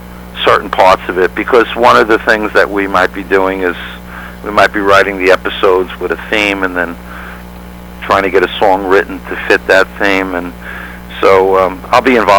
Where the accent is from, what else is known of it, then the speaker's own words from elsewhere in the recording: Queens, New York, United States; Now, I'm from Queens, New York.